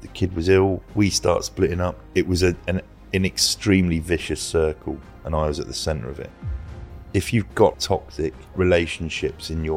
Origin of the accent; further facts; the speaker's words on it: Luton, East of England, United Kingdom; I grew up in Luton. It's not an affluent area. It wasn't where I was anyway.